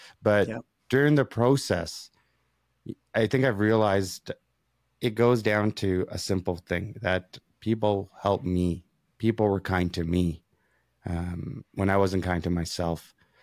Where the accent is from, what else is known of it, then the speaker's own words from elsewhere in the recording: Canada; also born or lived in East Africa; You know, I'm first generation Canadian. I came from East Africa, came here at 4 months old. And I have a journey there. I have to go back to see one day.